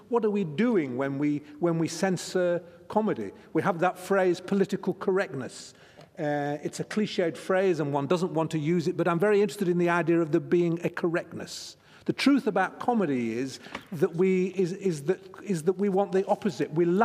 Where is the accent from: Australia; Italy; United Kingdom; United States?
United Kingdom; England; I have an advantage in being an English and a Jewish writer, and I don't know which comes first. I think the English comes first.